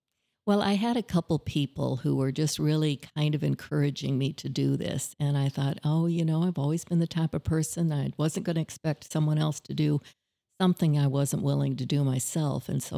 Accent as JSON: {"language": "English", "town": "Osmond", "region": "Nebraska", "country": "United States", "tie": "born or raised there", "said": "I am a small town Nebraska girl, born and raised in Nebraska, but kind of all over Nebraska. My first 12 years were in Osmond."}